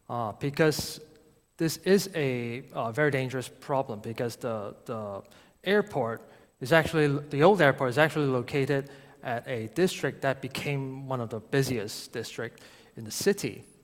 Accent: Hong Kong; But growing up in Hong Kong, land space is always an issue for everybody, and also for the government.

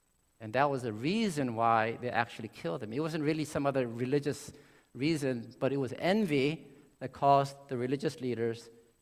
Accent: United States; when I was growing up in America, I was a short, dark, squinty-eyed Asian person.

